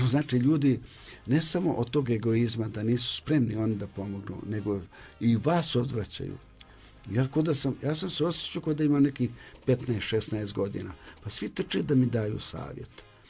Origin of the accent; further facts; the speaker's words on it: Bosnia & Herzegovina; ja sam prvi iz Bosne i Hercegovine koji je prodao intelektualnu svojinu.